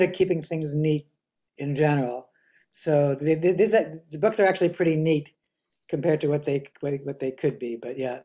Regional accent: New York City, New York, United States; I'm not a Knicks fan for some strange reason, because I grew up in New York City.

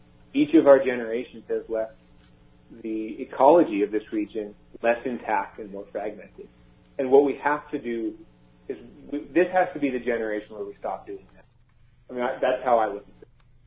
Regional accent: Pacific Northwest, United States; I grew up in the Northwest and have spent my working life here in the Rocky Mountain West.

